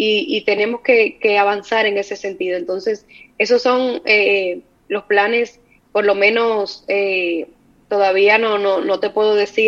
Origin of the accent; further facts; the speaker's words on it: Dominican Republic; hay como dominicanos al fin una desconfianza en todo